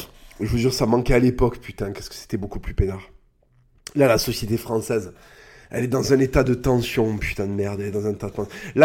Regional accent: France; Moi, je suis français. Voilà, je suis français. Est-ce que mon pays peut aller mieux?

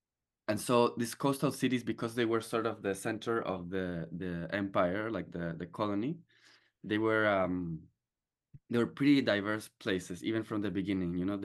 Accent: Lima, Peru; So I'm from Peru. I'm from Lima, and the first instrument I started playing when I was a kid was the cajón.

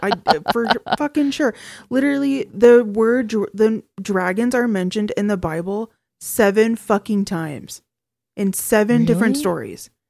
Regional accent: United States; I don't know because I'm American

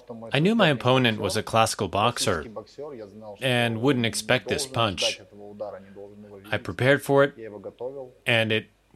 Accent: Vladivostok, Primorsky Krai, Russia; moved away as an adult; now in Japan; I'm from Vladivostok, which is close to Japan. Japanese culture has a strong influence in our city.

